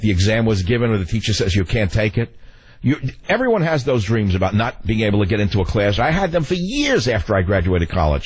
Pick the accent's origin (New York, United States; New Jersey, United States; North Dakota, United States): New York, United States; Luckily, I grew up in New York, so I didn't sit on the line.